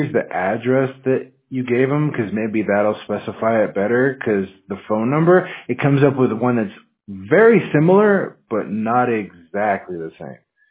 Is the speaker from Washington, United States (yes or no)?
yes; Washington, United States; but I'm actually from Washington State, and it's cold there, man. I'm not used to the heat, so yeah, you know, it's like always raining or snowing or something.